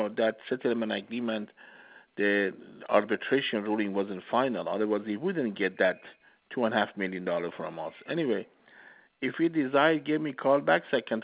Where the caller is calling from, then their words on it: Las Vegas, Nevada, United States; Fred, sadly, I'm calling from Las Vegas, Nevada.